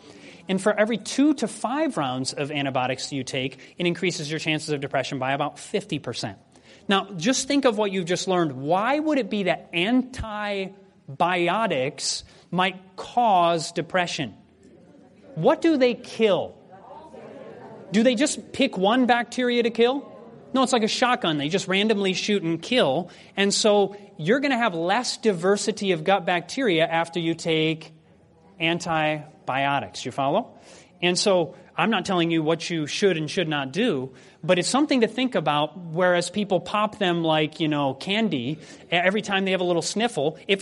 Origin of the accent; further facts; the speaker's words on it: Michigan, United States; but I come from Michigan, and Michigan's colder in the winter than Iceland even.